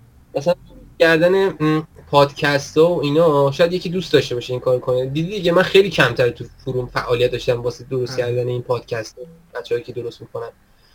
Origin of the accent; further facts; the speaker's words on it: Iran; چون ما ایرانی هستیم.